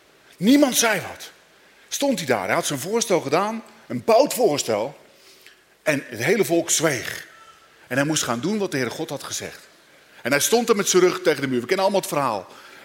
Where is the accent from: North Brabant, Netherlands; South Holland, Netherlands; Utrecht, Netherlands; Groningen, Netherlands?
South Holland, Netherlands; Katwijk; Is dat alleen omdat ik uit Katwijk kom of zo?